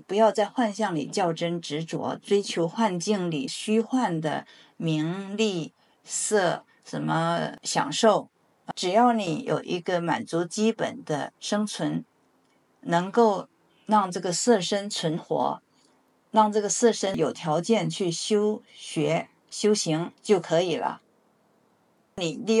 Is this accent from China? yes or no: yes; China; 所以我们中国人经常说